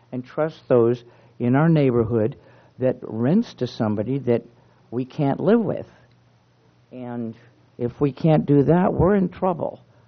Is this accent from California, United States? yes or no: yes; Arroyo Grande, California, United States; from Arroyo Grande.